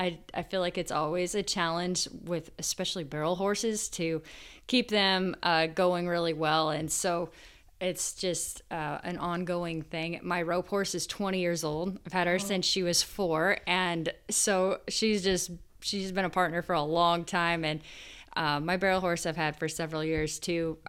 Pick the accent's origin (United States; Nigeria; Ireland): United States; Kansas; And I loved representing my home state of Kansas and the great people that are there.